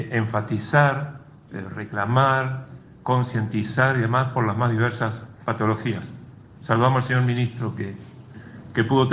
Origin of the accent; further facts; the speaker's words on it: Carmelo, Colonia, Uruguay; recién nacida en mi pueblo, en Carmelo